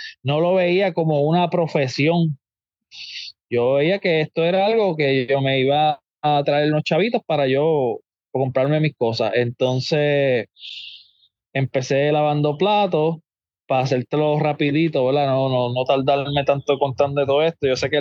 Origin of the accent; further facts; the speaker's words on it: Barranquitas, Puerto Rico; me fui para la Interamericana de Barranquita, porque yo soy allá de Barranquita, a estudiar programación de computadoras.